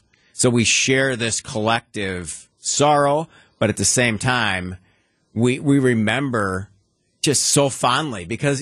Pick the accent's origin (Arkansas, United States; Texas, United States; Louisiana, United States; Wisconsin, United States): Wisconsin, United States; Wauwatosa; I grew up in Wauwatosa. I'm a Milwaukee boy through and through.